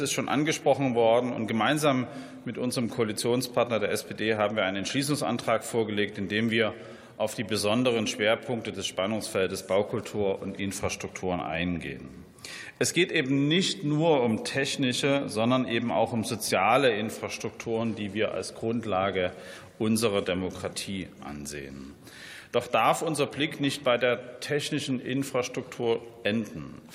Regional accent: Dresden, Saxony, Germany; Anfang dieses Jahres gehe ich in meiner Heimatstadt Dresden zu einer Veranstaltung.

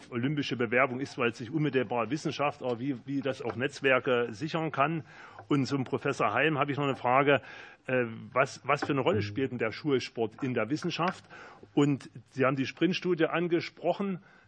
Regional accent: Leipzig, Saxony, Germany; Dann als stolzer Leipziger

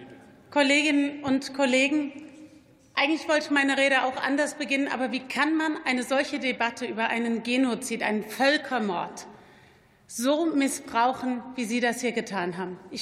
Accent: Rhineland-Palatinate, Germany; Rheinland-Pfalz, mein Heimatland

